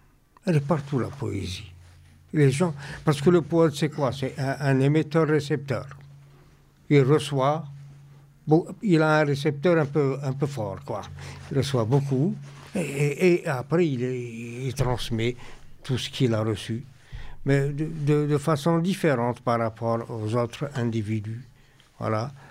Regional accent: Algeria; now in France; je suis algérien, hein, je n'ai pas de double nationalité, je suis algérien, comme ça, juste invité ici, en France

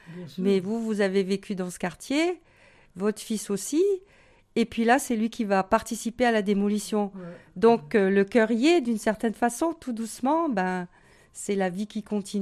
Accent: northern France, France; moi je suis venue du nord de la France et je suis arrivée en 78 rue de la Brunetière. Et après, bon, j'ai habité Saint-Cassien

